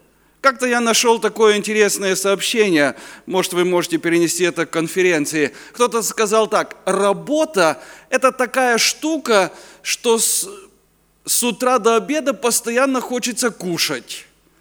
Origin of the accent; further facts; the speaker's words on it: Kyiv, Ukraine; я приехал с Киева, с Украины